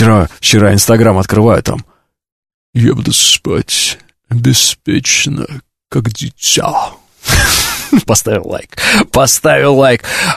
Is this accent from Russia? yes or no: yes; Moscow, Russia; я из Москвы